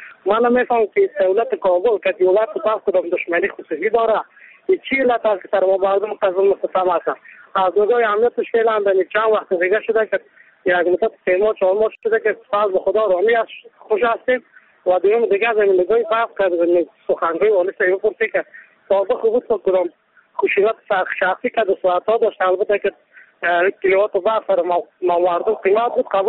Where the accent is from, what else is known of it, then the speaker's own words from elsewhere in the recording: Mazar-i-Sharif, Balkh, Afghanistan; از مزار شریف هستم.